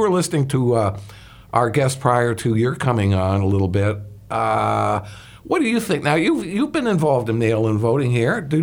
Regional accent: Chicago, Illinois, United States; Hey, I came from Chicago. I know exactly what you're talking about.

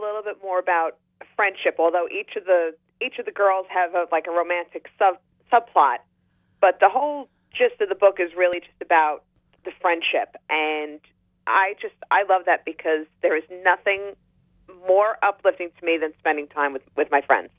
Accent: New York, United States; I grew up on Long Island, and like you have to have a big wedding when you're on Long Island.

